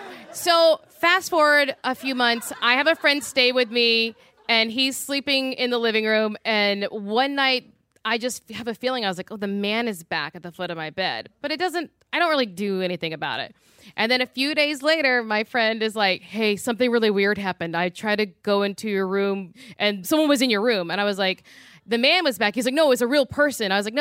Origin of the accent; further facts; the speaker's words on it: Louisiana, United States; I call my mom in Louisiana. That's a part of why I'm very haunted because I'm from Louisiana.